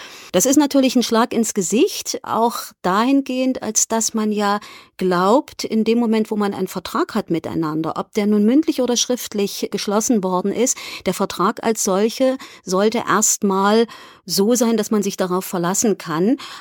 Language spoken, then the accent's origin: German; East Germany, Germany; born there; ich bin in der DDR geboren.